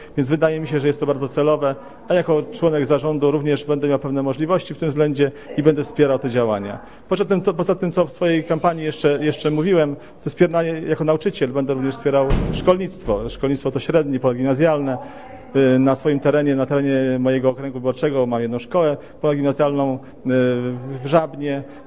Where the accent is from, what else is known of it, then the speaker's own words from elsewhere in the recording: Jadowniki Mokre, Lesser Poland, Poland; ja pochodzę z miejscowości Jadowniki Mokre, gdzie jestem nauczycielem i tam również mieszkam.